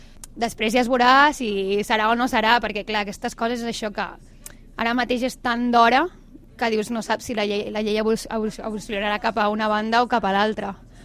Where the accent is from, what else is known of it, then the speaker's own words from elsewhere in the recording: Barcelona, Catalonia, Spain; now in London, United Kingdom; De Barcelona.